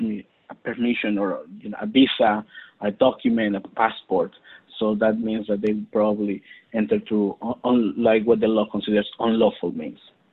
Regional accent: Mexico; English is a second language; moved away as an adult; now in Pittsburgh, United States; I'm an immigrant myself. As Bobby mentioned, I came here from Mexico. I relocated almost now 10 years ago. Actually 12 years ago. I relocated from Mexico.

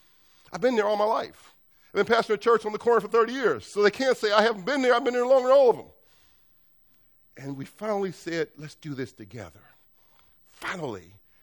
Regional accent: Homewood, United States; When I grew up in Homewood, the doctor lived down the street. The lawyer lived across the street. The dentist lived around the corner.

